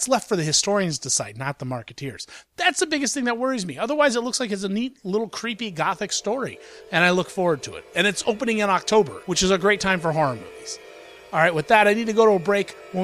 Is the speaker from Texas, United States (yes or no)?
no; Columbus, Ohio, United States; And growing up in Ohio, in Columbus, Ohio in particular, that's kind of a tough road to go down because you've got OSU, you've got the Browns and the Bengals, you've got the Indians and the Reds.